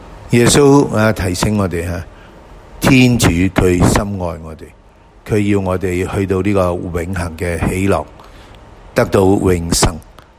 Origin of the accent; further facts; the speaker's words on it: China; 我是中国人，有这个说话上心